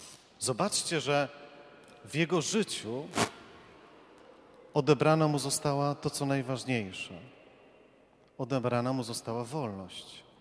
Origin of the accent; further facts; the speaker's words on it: Warsaw, Masovian Voivodeship, Poland; Ja jako chłopak wychowałem się na Targówku. To nie tak daleko stąd.